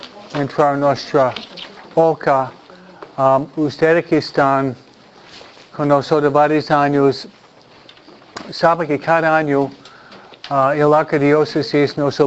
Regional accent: New York, United States; now in Los Angeles, United States; yo estoy en la parroquia por más que 25 años y no soy de Los Ángeles, soy de la otra parte del país, soy más Nueva Yorkino, Philadelphia, New Jersey, pero dado que vivo aquí muchos años

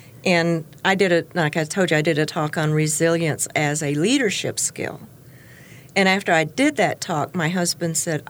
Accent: Texas, United States; I'm from Texas. I can BS with the best of them.

